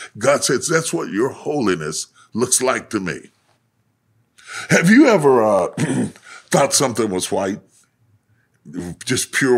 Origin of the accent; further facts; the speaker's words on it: Charleston, West Virginia, United States; I grew up in Charleston, West Virginia.